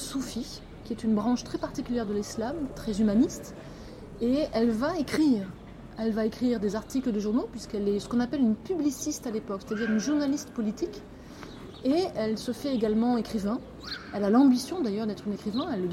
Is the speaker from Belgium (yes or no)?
no; south of France, France; now in Geneva, Switzerland; je suis habitante des Grottes depuis maintenant plusieurs années, par choix, par envie, par désir, par plaisir. Habitante de Genève depuis plus de 20 ans, d'origine du sud de la France.